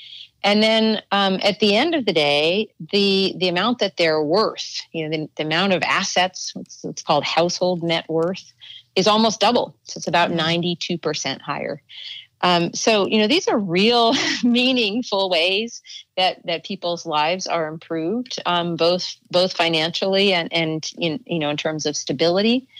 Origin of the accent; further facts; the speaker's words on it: Oklahoma, United States; also born or lived in Minneapolis, United States / Boston, United States; I grew up in many different places. I was born in Minneapolis, and then I moved to a suburb of Boston for about the first 7 years of my life. And then I moved back to the middle of the country. I moved to Oklahoma